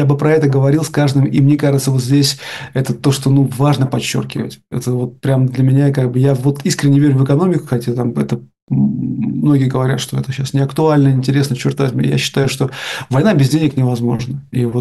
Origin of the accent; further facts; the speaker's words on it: Saint Petersburg, Russia; я из Петербурга